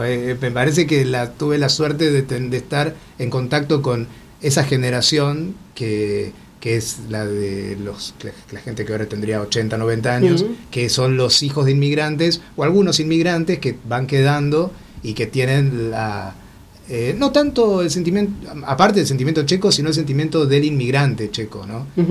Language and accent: Spanish; Argentina; Y como argentino, claro, también creo que la sorpresa fue como la de muchos argentinos